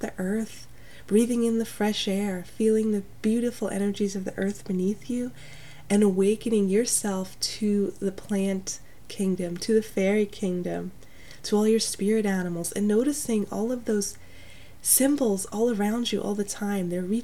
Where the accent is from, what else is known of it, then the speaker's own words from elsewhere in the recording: New York, United States; now in Portland, United States; But I am from New York, and we had a lot of amazing gardens there too